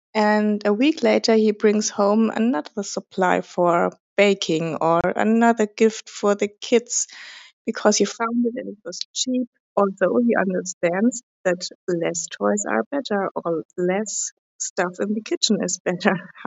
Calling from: Germany; English is a second language; I want to excuse my English because I'm speaking this from Germany.

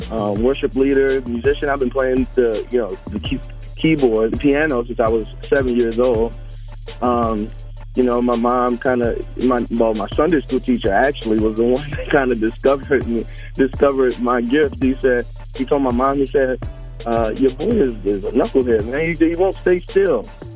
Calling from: Baltimore, Maryland, United States; I am calling from Baltimore.

